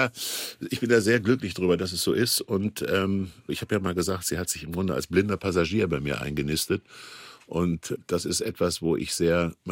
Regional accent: Kassel, Hesse, Germany; also born or lived in Düsseldorf / Hamburg / Berlin / Munich; Ich habe kein regionales Zuhause. Ich bin in Kassel zwar groß geworden, aber mir ganz früh klar ist, aus Nordhessen, so gerne ich in Nordhessen bin, aber ich wollte da weg und ich wollte in eine Großstadt.

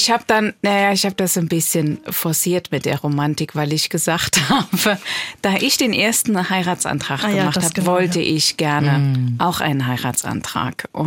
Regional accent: Saarbrücken, Saarland, Germany; Als Saarbrücker geht man in die Garage.

